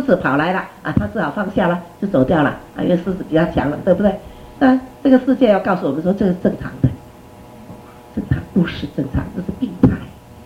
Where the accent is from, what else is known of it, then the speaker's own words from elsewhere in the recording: China; 你造我是中国人，当时最好了